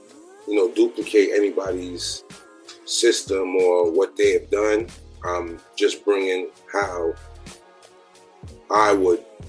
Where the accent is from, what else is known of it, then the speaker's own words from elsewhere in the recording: New York City, New York, United States; Growing up in New York City is a melting pot for all of that.